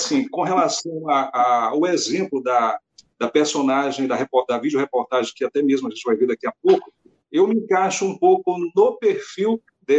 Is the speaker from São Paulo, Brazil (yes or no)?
no; Porto Velho, Rondônia, Brazil; Eu sou de Porto Velho, como eu disse, né, em Rondônia, no norte do Brasil